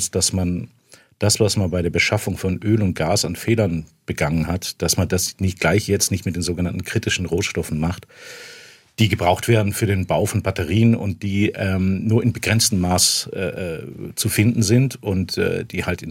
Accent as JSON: {"language": "German", "town": "Gönningen", "region": "Baden-Württemberg", "country": "Germany", "tie": "born or raised there", "said": "Aufgewachsen in Göningen, muss man sozusagen."}